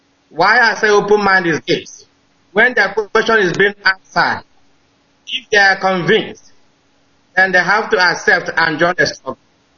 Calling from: Northern Ireland, United Kingdom; I'm calling from Northern Ireland, UK.

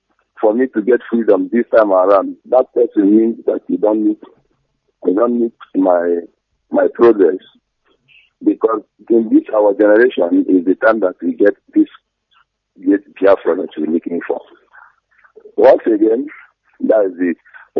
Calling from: Indonesia; Good morning, Director. We're from Indonesia.

